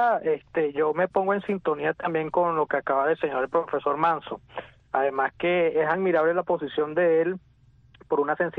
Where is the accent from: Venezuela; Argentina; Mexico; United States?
Venezuela; Barinas; yo que soy de Barinas, además venezolano y bien criollo